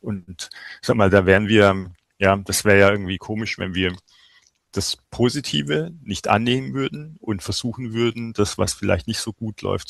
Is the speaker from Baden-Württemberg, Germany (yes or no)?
yes; Mannheim, Baden-Württemberg, Germany; Und als Mannheimer ist man das gewohnt.